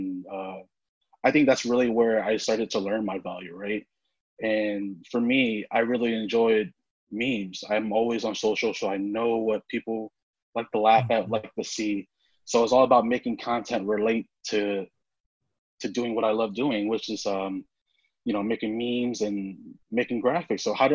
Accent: St. Louis, Missouri, United States; I'm from St. Louis, Missouri.

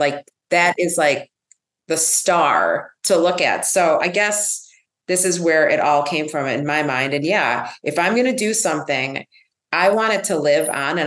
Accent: Illinois, United States; the town that I grew up in outside of Chicago was the home of McDonald's.

